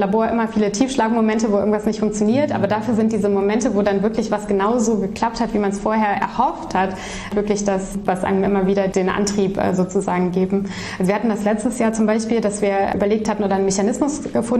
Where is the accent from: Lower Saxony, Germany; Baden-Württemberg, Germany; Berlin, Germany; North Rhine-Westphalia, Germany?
North Rhine-Westphalia, Germany; Aachen; also born or lived in Bonn; Geboren bin ich in Bonn, aber dann sehe ich mich eigentlich schon lange als Öscher-Mädchen, weil ich auch hier in Aachen groß geworden bin, in Aachen zur Schule gegangen bin, St. Ursula, damals noch komplette Mädchenschule.